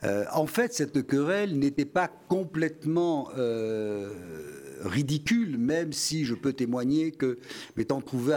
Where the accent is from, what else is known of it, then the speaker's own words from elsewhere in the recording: Bordeaux, Nouvelle-Aquitaine, France; je suis très très heureux d'accueillir ici, en tant que Bordelais